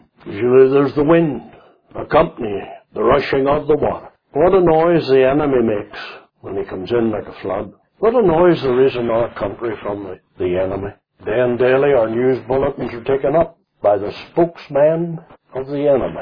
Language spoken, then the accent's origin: English; Lisnaskea, Northern Ireland, United Kingdom; I was born in Kinahe, outside of Lisnaskee, where we lived.